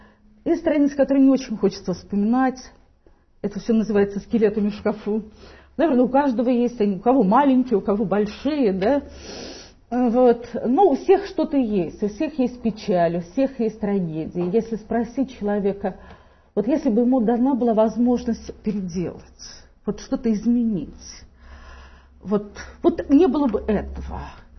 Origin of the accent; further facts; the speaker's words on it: Western Belarus, Belarus; Я из Западной Белоруссии, поэтому мы до 1939 года не были в составе Советского Союза тогда.